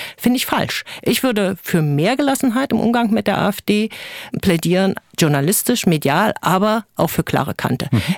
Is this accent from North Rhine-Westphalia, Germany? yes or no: no; Saxony, Germany; Ich bin übrigens in Sachsen 3 Jahre auch aufgewachsen und wir haben dort ein Haus in einem Landkreis, wo die AfD mit Abstand stärkste Partei geworden ist.